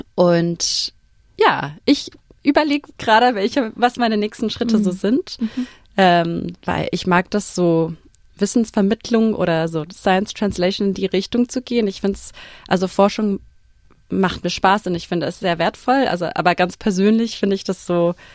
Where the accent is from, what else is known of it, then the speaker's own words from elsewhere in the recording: Melbourne, Victoria, Australia; first language English; German is a second language; ich bin hier in Melbourne aufgewachsen und habe Deutsch in der Schule gelernt. Mein Großvater hat nie Deutsch mit meiner Mutter gesprochen, deswegen hatten wir nur Englisch zu Hause, obwohl er aus Wien war.